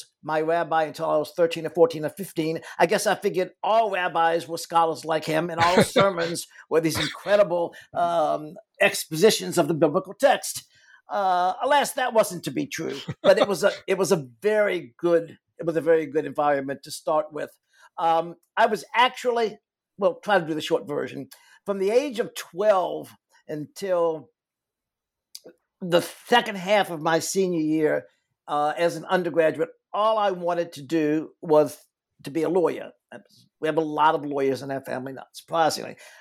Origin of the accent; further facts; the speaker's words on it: Richmond, Virginia, United States; I grew up in Richmond, Virginia.